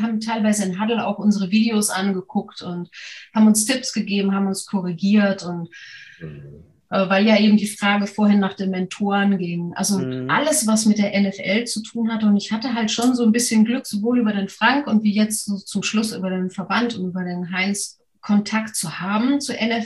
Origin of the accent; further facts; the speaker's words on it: Vienna, Austria; born there; Ich bin eine gebürtige Wienerin, muss ich dazu sagen. Und nein, ich spreche hier kein Österreichisch. Das mache ich nur in Österreich.